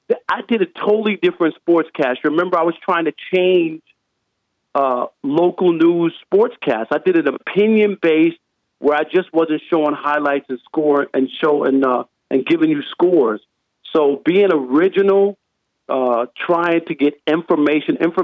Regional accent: New York, United States; You know, people ask me, like, where am I from? When I used to go on vacation, you know, I'm from New York originally, but I spent 22 great years there.

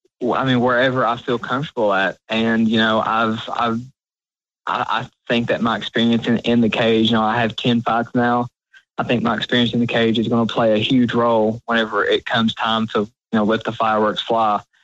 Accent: Jellicoe, Tennessee, United States; I'm from Jellicoe, Tennessee. I started training actually with Tim Kitts in Knoxville, Tennessee when I first started.

